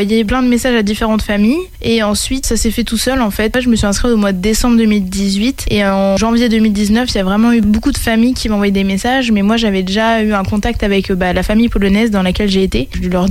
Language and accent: French; Nogent-le-Rotrou, Centre-Val de Loire, France; Alors je viens de la région centre, plus précisément Nogent-le-Rotrou. J'ai 20 ans.